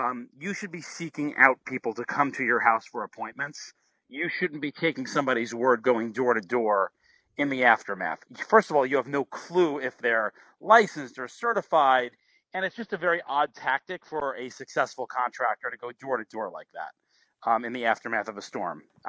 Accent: Long Island, New York, United States; I grew up in Long Island in New York

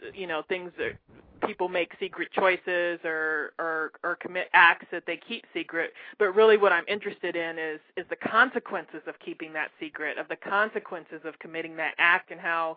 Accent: Omaha, Nebraska, United States; I grew up in Omaha, Nebraska, and that's where he lived, and he had a very renowned music collection.

